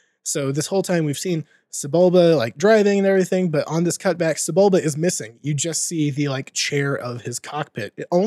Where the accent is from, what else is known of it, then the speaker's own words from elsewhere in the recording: Oklahoma, United States; accent: Oklahoma; Yeah, I know I can't get rid of that just slight Oklahoma accent.